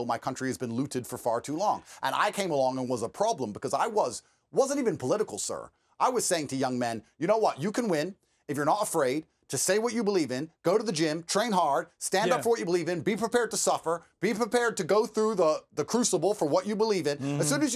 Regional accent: United States; born there; I'm a born American, my father served, I am an American, I love America

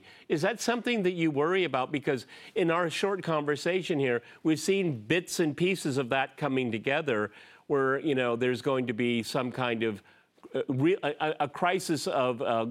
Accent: United States; But, you know, we're both born and brought up in the United States

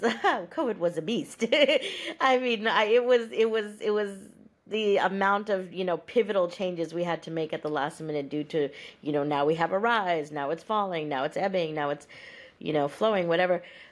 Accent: Pakistan; now in United States; I'm from Pakistan and I'm American, so I'm a Pakistani American.

